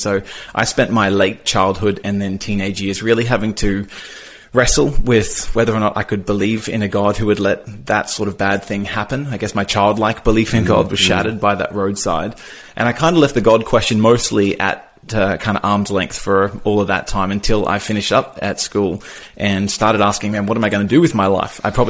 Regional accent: Melbourne, Victoria, Australia; I grew up here in Australia. I was born down in Melbourne and lived pretty happy young life for the most part.

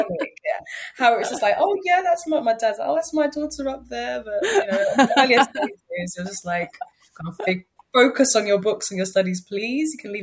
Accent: Nigeria; I'm originally from Nigeria

